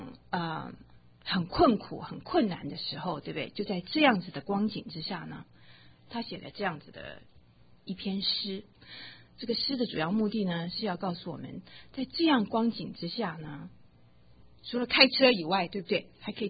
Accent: China; 我们中国人说什么？

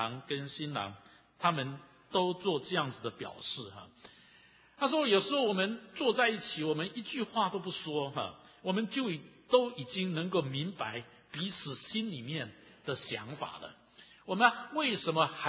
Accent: China; 也是在我们中国人的 历史的里面一直不断的重演，一直不断的发生

